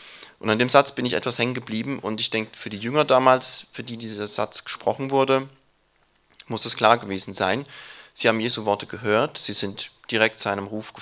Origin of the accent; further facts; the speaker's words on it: Baden-Württemberg, Germany; Ich bin im Schwarzwald aufgewachsen, da hat man damit gar nichts am Hut.